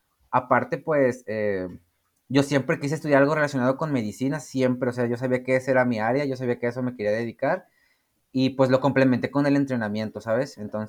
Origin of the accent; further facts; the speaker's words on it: Matamoros, Tamaulipas, Mexico; pues de donde venimos, ¿no? Del pueblo de donde somos, de Matamoros.